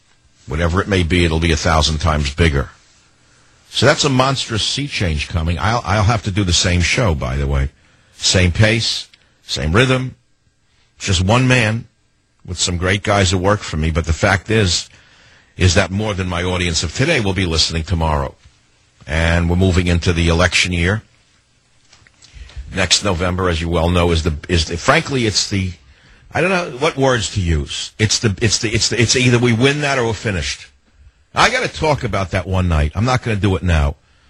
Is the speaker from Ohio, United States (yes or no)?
no; San Francisco, California, United States; he flies to San Francisco, my hometown, and goes and appeases the millions of people here illegally